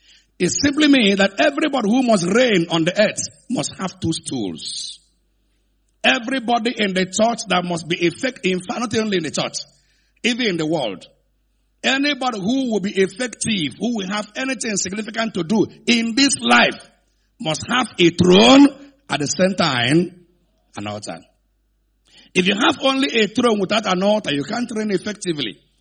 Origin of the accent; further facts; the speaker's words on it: Onitsha, Anambra, Nigeria; I come from Onitsha. Onitsha is one of the homes of the largest markets in Africa.